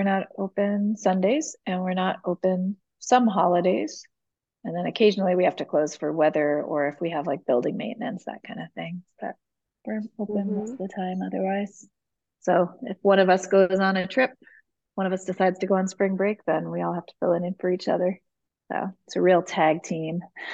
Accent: Hudson, New York, United States

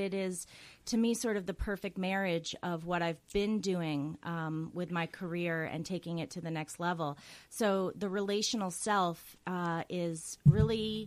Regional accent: Massachusetts, United States; also born or lived in Arkansas; Well, I'm actually not from upstate New York. I'm from Western Mass, and I've lived all over.

